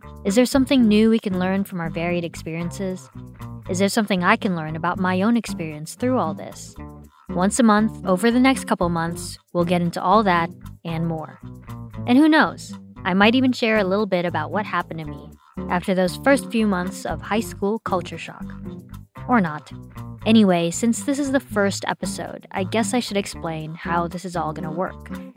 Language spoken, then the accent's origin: English; Philippines; also born or lived in San Francisco Bay Area, United States; We're both Filipino-American. And we both like anchovies. We grew up differently, though. I lived almost half my life in the Philippines.